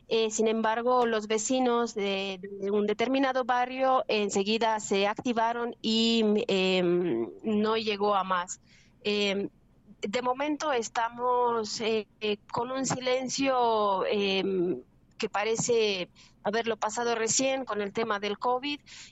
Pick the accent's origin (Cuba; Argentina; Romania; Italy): Romania; now in Ecuador; Yo llevo 10 años aquí, soy de Rumanía. Estoy afincada en Ecuador desde hace 10 años